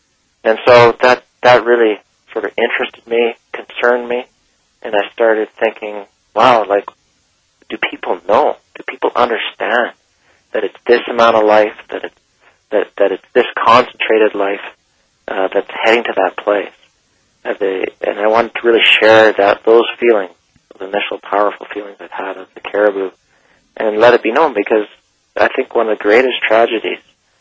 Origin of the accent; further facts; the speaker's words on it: Calgary, Alberta, Canada; born or raised there